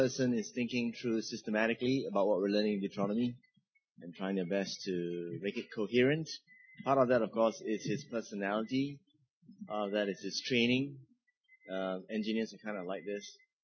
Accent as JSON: {"language": "English", "country": "Malaysia", "said": "So it takes a lot of thinking about who we are as Malaysian Christians to apply this."}